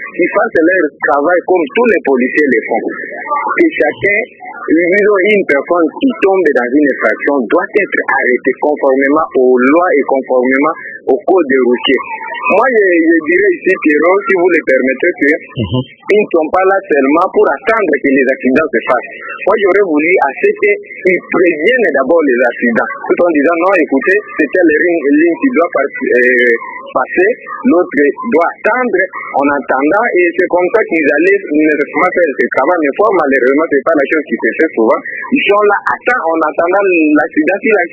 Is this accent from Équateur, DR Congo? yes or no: yes; Mbandaka, Équateur, DR Congo; je dirais ici les accidents sont très fréquents chez nous en Mbandaka.